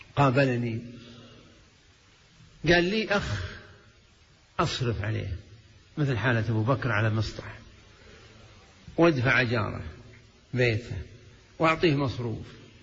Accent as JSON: {"language": "Arabic", "country": "Kuwait", "said": "لا من الموجودين عندنا في الكويت"}